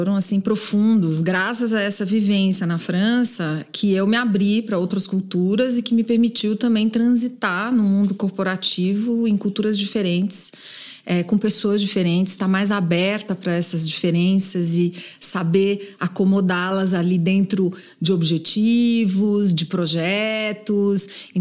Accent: Recife, Pernambuco, Brazil; Bom, eu cresci no Recife. Eu sou pernambucana, com muito orgulho. Tenho muito orgulho da minha origem.

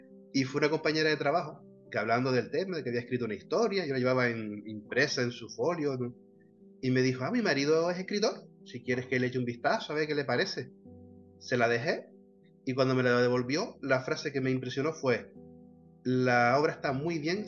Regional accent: La Vega, Canary Islands, Spain; now in Agüimes, Spain; Toda mi familia es de Agüimes, me crié en La Vega y ahora volví a Agüimes.

